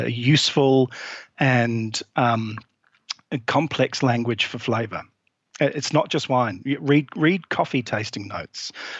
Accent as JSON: {"language": "English", "region": "England", "country": "United Kingdom", "tie": "born or raised there", "said": "I grew up in England."}